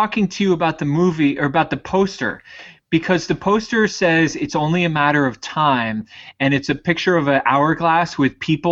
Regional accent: Brooklyn, New York, United States; I grew up in Brooklyn and rooted for the Giants a lot. But I had a lot of family from New England, and I went to boarding school in New England

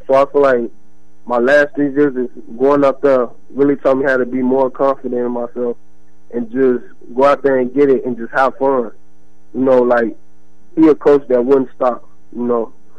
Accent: Chicago, Illinois, United States; it just felt like since they're from Chicago, I'm from Chicago, the bond was perfect, you know.

